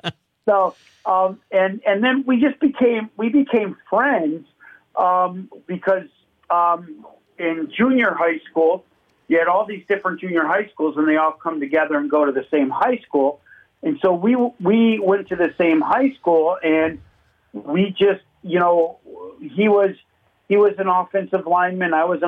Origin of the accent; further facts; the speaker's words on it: Chicago, Illinois, United States; Joe, ironically, I grew up down in Chicago, and Joe and I went to school together.